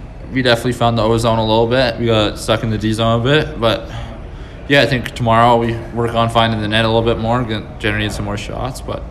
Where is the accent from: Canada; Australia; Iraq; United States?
Canada; Fort St. James, British Columbia; and I'm from Fort St. James, British Columbia.